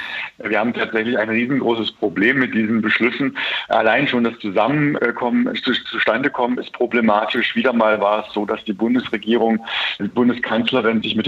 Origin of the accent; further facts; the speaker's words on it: Hesse, Germany; now in Berlin, Germany; in meinem Heimatbundesland Hessen